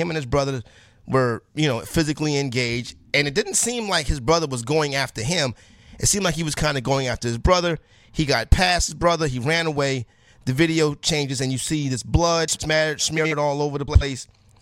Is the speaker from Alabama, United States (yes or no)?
no; Harlem, New York, United States; I'm from Harlem, I would just play for the U.S. team.